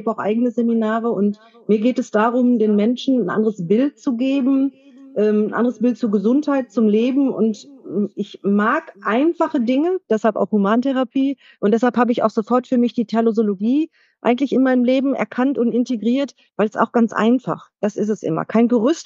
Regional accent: Bochum, North Rhine-Westphalia, Germany; bin aus dem schönen Bochum, aus dem Ruhrgebiet, also ganz andere Region als ihr seid.

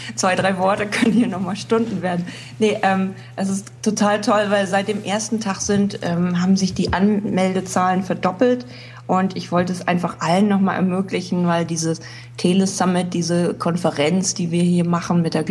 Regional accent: Hamburg, Germany; ich komme aus Hamburg

